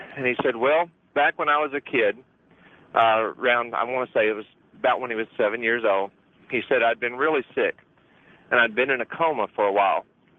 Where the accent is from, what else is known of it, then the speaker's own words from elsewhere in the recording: Little Rock, Arkansas, United States; I'm from the Hot Springs, Little Rock area.